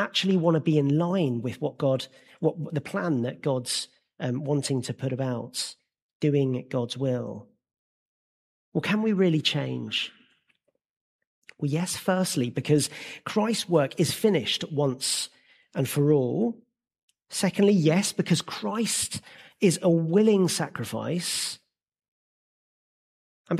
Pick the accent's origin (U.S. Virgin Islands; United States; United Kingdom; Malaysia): United Kingdom; Barming, South East England; Now, I grew up in Barming near Maidstone and went to school in Kent.